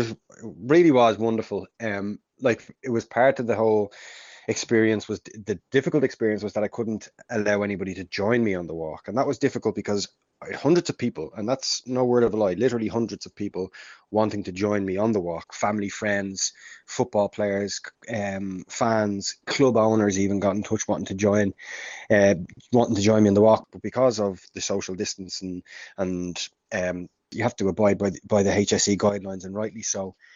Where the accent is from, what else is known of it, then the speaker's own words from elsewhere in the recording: Ireland; So it was to win it for my hometown club as well. My first trophy in League of Ireland football was unbelievable.